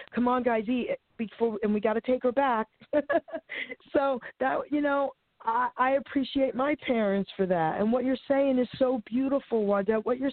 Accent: Long Island City, New York, United States; I grew up in Long Island City, New York, and we had, like, on blocks, you know, so everybody's houses were attached.

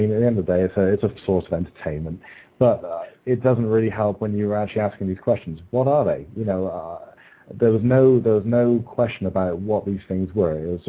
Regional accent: Bristol, South West England, United Kingdom; It was interesting because my hometown is Bristol, which is in the southwest of the country, and that's very close to Wiltshire, which is where all the crop circles tend to appear.

